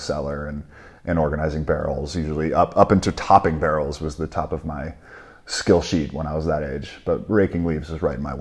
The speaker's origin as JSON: {"language": "English", "town": "Oakland", "region": "California", "country": "United States", "tie": "born or raised there", "said": "I grew up in Oakland. My parents bought a small little house in the East Bay right in Montclair."}